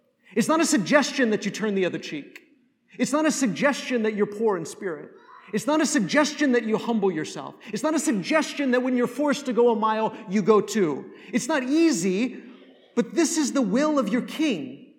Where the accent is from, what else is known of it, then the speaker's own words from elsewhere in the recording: United States; First and foremost, yes, I'm an American